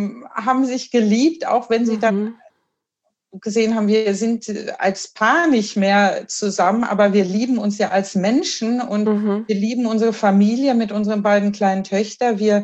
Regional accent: Germany; now in Sweden; wir sind dann in Deutschland geboren und aufgewachsen mit einer schwedischen Mutter und einem deutschen Vater.

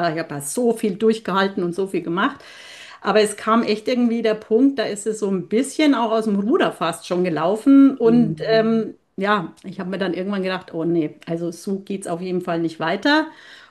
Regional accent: Bavaria, Germany; now in Berlin, Germany; ich komme aus Berlin. Ursprünglich natürlich eher aus Bayern, aus dem Süden. Das hört man ja vielleicht noch an meinem Dialekt. Aber ich bin jetzt schon seit 20 Jahren in Berlin.

